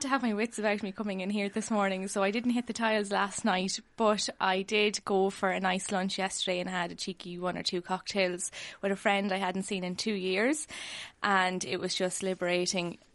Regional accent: Carlow, Leinster, Ireland; Like, I'm originally from Carlow. The pubs in Carlow were packed last night.

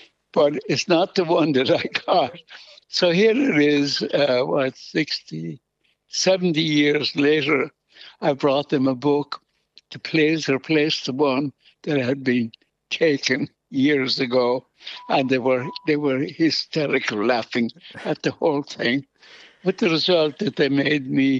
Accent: Ireland; also born or lived in New York; breakdown and for us to go to Ireland. That's where Frank and myself grew up. And so consequently, we are considered Irish.

